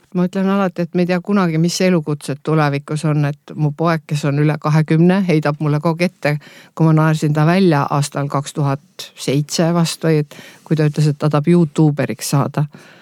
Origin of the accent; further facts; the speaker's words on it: Laimjala, Saare County, Estonia; Viimsis. Kui ma peaksin valima, siis ma elaks kindlasti ainult Saaremaal. Ma olen sündinud Laimjala mõisas, elanud 8 esimest eluaastat selles vanas mõisamajas. Ja siis mu vanemad ehitasid sinna mõisa taha Debora Vaarandi maja uuele, endale uue kodu.